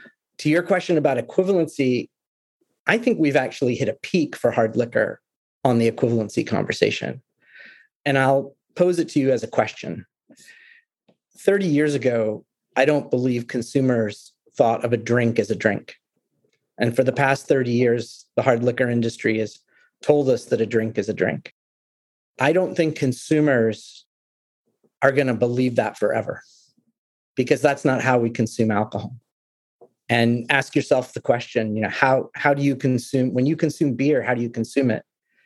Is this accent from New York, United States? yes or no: no; St. Louis, Missouri, United States; also born or lived in Scotland; when I was a kid from St. Louis, you know, who went to university in Scotland